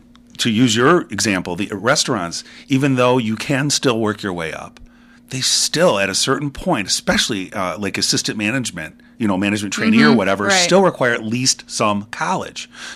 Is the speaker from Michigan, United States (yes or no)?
yes; Livonia, Michigan, United States; And I grew up in Livonia where grass was aplenty, you know, so whatever.